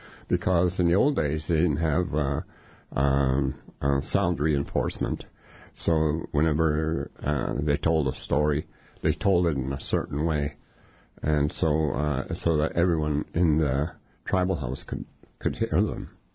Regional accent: Angoon, Alaska, United States; born there; now in Sitka, United States; Yeah, although I was born in Angoon.

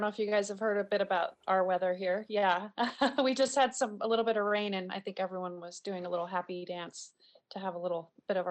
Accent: Anchorage, Alaska, United States; born there; I grew up I was born in Anchorage, and we moved around a bunch

